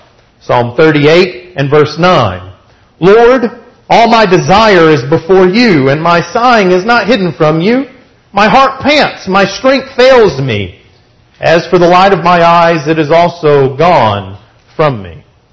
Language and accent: English; Texas, United States; But for a West Texas boy, I remember it clearly.